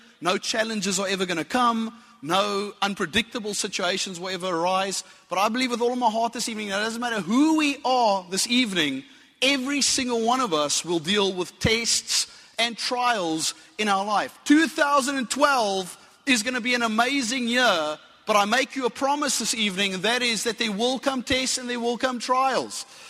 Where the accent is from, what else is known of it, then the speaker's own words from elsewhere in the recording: Strand, Western Cape, South Africa; I come from the Strand.